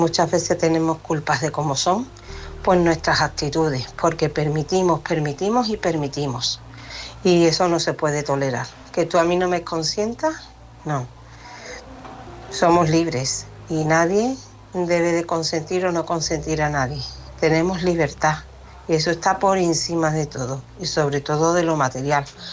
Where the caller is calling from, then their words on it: Seville, Andalusia, Spain; de Sevilla.